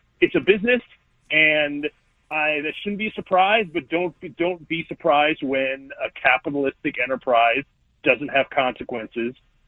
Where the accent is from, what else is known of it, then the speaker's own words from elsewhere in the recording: Michigan, United States; Well, I grew up in Michigan, so I'm punching the Super Bowl ticket for the Lions.